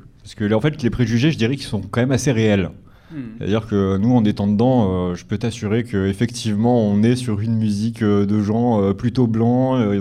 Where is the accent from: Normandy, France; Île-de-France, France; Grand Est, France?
Île-de-France, France; On est de région parisienne, après j'ai vécu un peu partout pour être honnête, mais là actuellement j'habite à Paris.